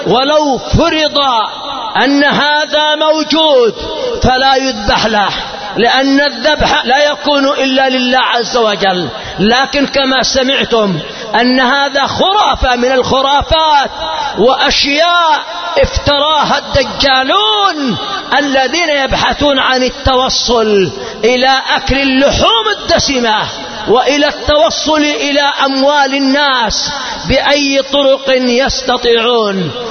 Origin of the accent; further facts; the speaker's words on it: Yemen; وإما عرف عندنا في اليمن من الأخطاء أنه في أول جمعة من رجب يذهب من يذهب إلى